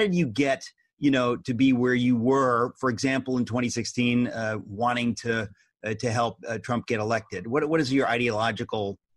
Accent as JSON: {"language": "English", "town": "Danbury", "region": "Connecticut", "country": "United States", "tie": "born or raised there", "said": "You talked about growing up in Poughkeepsie, which is close to where I grew up in Danbury, Connecticut."}